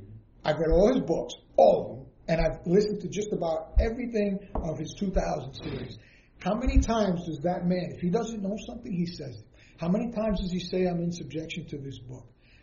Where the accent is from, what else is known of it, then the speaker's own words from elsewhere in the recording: Queens, New York, United States; I'm a guy from Queens who didn't know nothing until I was 45 years old.